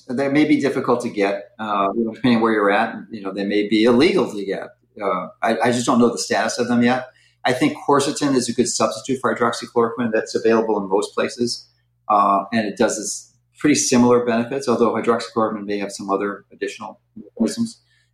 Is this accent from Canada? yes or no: yes; Canada; As a Canadian, you know what Trudeau did?